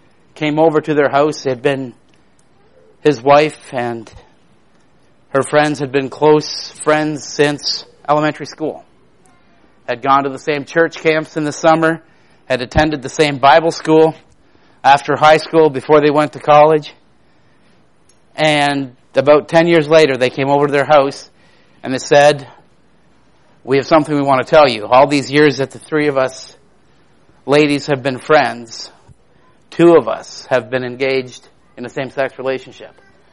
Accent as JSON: {"language": "English", "country": "Canada", "lives_now": "United States", "said": "Canada, where I'm from, based on my really bizarre accent"}